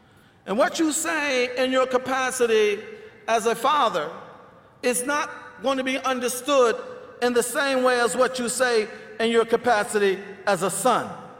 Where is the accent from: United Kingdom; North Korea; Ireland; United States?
United States; I'm a very particular species of Westerner. I'm an American. And so I am a Muslim American.